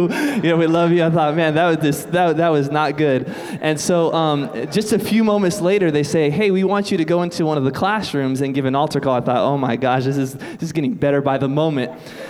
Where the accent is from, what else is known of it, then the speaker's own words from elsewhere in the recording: United States; I'm from America, and I'm a pastor, and I work with people who look just like you.